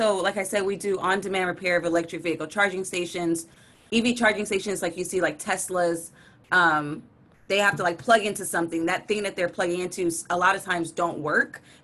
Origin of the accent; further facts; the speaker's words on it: Los Angeles, California, United States; Like I'm from South Central Los Angeles. We don't have a lot of jobs here or a lot of opportunity.